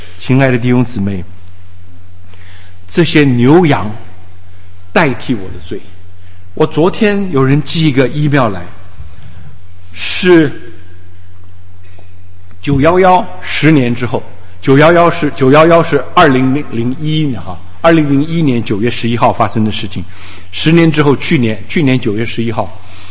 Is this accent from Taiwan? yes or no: yes; Taiwan; now in China; 我生在台湾，长在台湾的